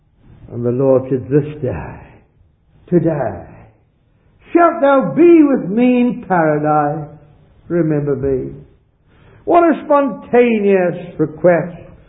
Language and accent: English; South Africa; born there